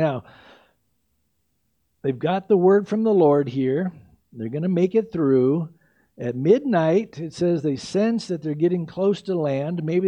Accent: San Diego, California, United States; I grew up in San Diego, and I remember one time, it was one of the first times I went deep sea fishing.

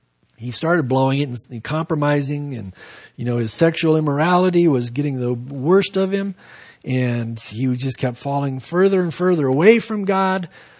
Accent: San Diego, California, United States; back when I was growing up in San Diego

